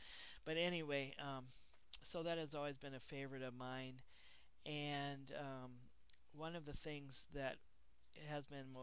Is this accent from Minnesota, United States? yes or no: yes; Minnesota, United States; from Minnesota, welcoming you to my first ever Audio Boo